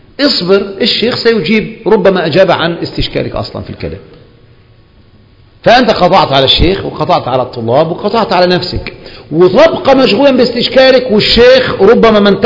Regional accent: Egypt; إنما عندنا في مصر هذا لباس شهرة

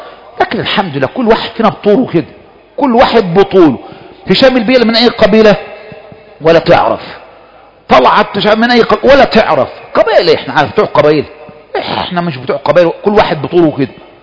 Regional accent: Egypt; بلدنا مصر

